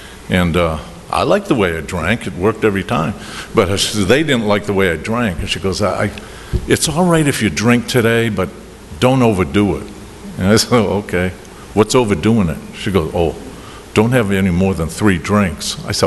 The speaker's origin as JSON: {"language": "English", "town": "Boston", "region": "Massachusetts", "country": "United States", "accent": "Boston", "said": "But there's the, okay, here comes my Boston accent."}